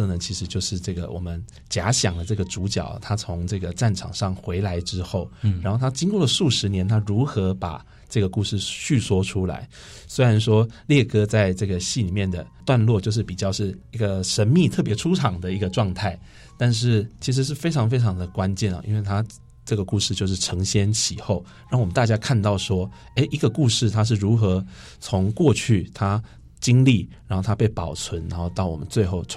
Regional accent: Taichung, Taiwan; moved away as an adult; 因为我是台中人

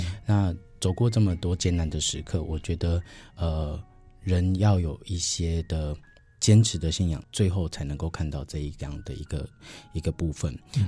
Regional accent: Penghu County, Taiwan; 因为我的家乡在澎湖，然后澎湖其实以前光害非常少

